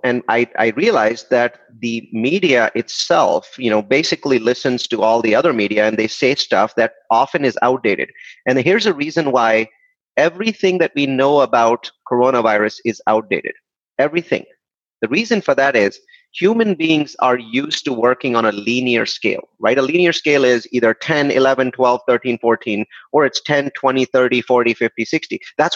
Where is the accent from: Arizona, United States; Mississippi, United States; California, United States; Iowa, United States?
California, United States; the sort of measures that my home state of California took last night